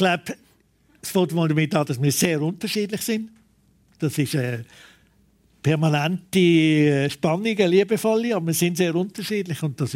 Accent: Basel, Basel-Stadt, Switzerland; wenn man in Basel aufgewachsen ist. Oder? Wir sind relativ nahe an der Grenze aufgewachsen. Wir sind als Kind mit dem Velo ins Elsass und nach Frankreich.

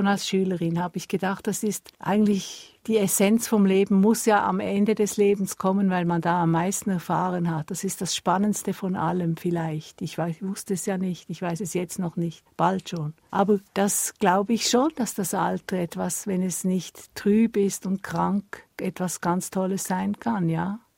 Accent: Switzerland; bei uns in der Schweiz

